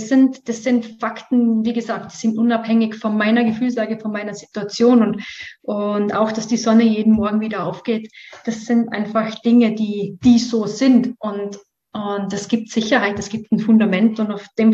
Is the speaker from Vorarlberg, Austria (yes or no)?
yes; Vorarlberg, Austria; Ich würde generell Vorarlberg einfach als meine Heimat bezeichnen. Das ist das westlichste Bundesland von Österreich. Wir haben auch ein bisschen andere Sprache wie der Rest. Also wir schwätzen eher wie die Schweizer.